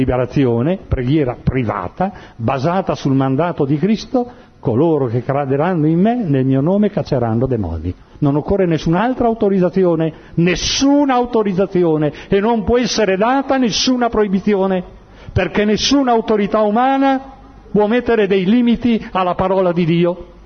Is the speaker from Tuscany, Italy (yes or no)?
no; Modena, Emilia-Romagna, Italy; io sono Emiliano, di Modena